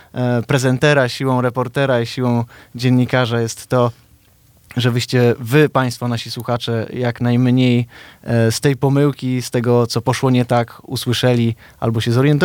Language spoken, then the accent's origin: Polish; Police, West Pomeranian Voivodeship, Poland; also born or lived in Szczecin / Poznań; now in Stargard, Poland; Tu wychowali się moi rodzice, ale w latach 80. przenieśli się do Polic, a ja z Polic wybyłem najpierw do Szczecina, potem do Poznania i z tego Poznania wróciłem z powrotem do Stargardu, gdzie wychowywali się moi rodzice.